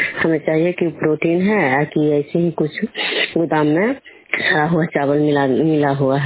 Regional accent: Vishnupur, Bihar, India; मैं विष्णुपुर ग्राम खुजरा पंचायत नालंदा जिला नालंदा प्रखंड के निवासी हूँ।

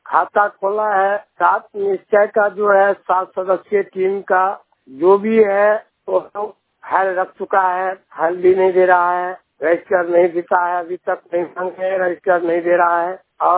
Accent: Phulparas, Bihar, India; घर फुलपलास, थाना फुलपलास, जिला मधुबनी का निवासी हैं

